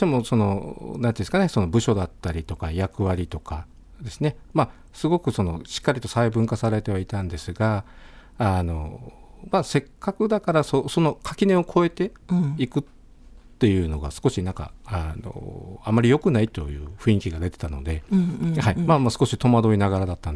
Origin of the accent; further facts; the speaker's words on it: Okinawa, Japan; 私は、まあ、沖縄でムート屋って言ってですね、古い家の出身なんですが、